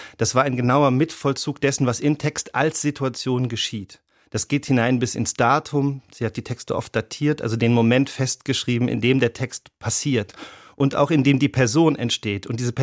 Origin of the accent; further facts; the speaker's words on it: Rhineland-Palatinate, Germany; born there; Ich bin ja in Rheinland-Pfalz geboren